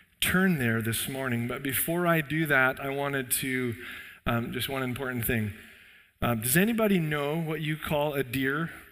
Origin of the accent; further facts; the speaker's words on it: Burns, United States; like Matt said, we're from Burns, and we have two kids